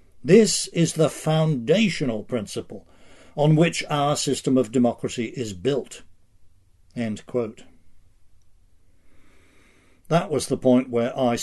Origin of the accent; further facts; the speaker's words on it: Huntington, New York, United States; There's a little flap going on here in my hometown of Huntington, Long Island.